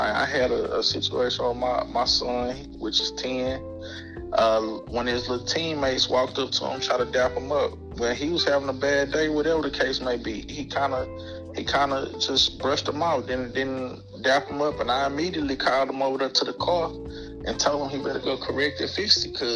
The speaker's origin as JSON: {"language": "English", "town": "Dallas", "region": "Texas", "country": "United States", "said": "Man, I'm from Highland Hills and Oak Cliff."}